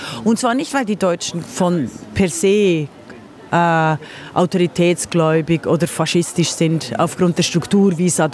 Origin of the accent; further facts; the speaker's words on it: Switzerland; Also natürlich bin ich, aber also ich bin die untypischste Schweizerin, die es wohl, glaube ich, in diesem kleinen Land gibt.